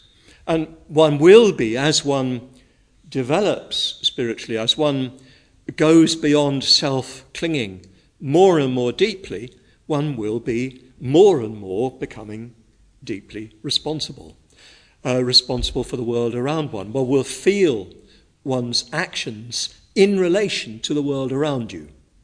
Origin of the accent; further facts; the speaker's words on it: England, United Kingdom; I'm white, I'm English, I'm middle class. I come from a certain age, an era. I came from a certain background.